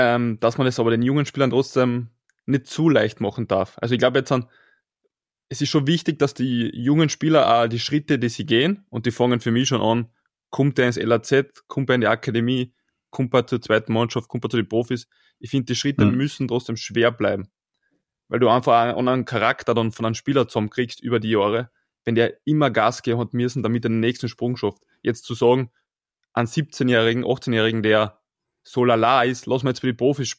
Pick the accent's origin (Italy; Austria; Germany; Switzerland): Austria; Also als Österreicher dort musst du nochmal ein Stück halt besser sein, damit du akzeptiert wirst überhaupt.